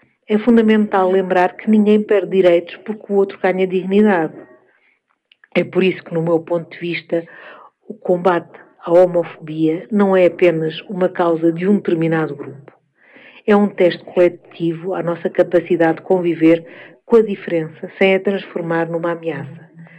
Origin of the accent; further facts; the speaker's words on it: Guarda, Centro, Portugal; also born or lived in Germany; Sou portuguesa, nascida e criada em Portugal, numa família tradicional, da guarda, cresci com referências muito próprias sobre o que era o normal, o adequado ou o aceitável. Mas quando vivi na Alemanha